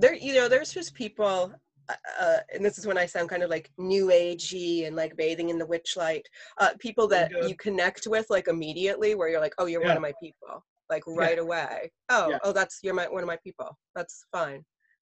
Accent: Manchester, New Hampshire, United States; I grew up in Manchester, New Hampshire. How weird.

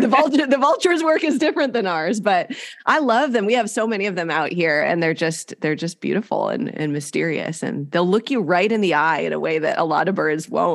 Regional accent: Wisconsin, United States; I grew up in Wisconsin and I thought ruby-throated hummingbirds were it. That was a hummingbird. And now I live in Southern California

